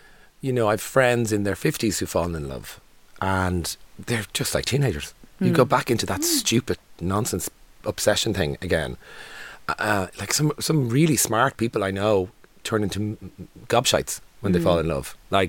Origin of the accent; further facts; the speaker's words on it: Ireland; As Irish people.